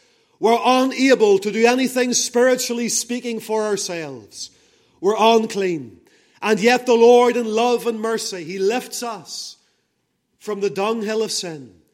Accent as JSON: {"language": "English", "town": "Lisburn", "region": "Northern Ireland", "country": "United Kingdom", "tie": "born or raised there", "said": "I was born in 1978 in Lagan Valley Hospital in Lisburn. And I grew up in Lisburn until the age of about 30 whenever I got married."}